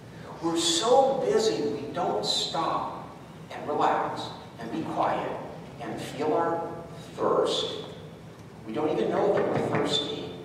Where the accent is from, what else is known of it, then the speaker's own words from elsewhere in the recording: California, United States; I'm a Californian.